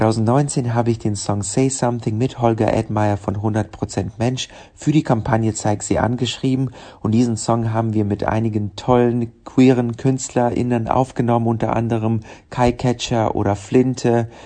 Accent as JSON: {"language": "German", "country": "Ukraine", "tie": "born or raised there", "also_born_or_lived": "Russia", "moved": "yes", "lives_now": "Germany", "said": "gerade aufgrund meiner osteuropäischen Herkunft, ich bin in Russland geboren, ich bin in der Ukraine aufgewachsen"}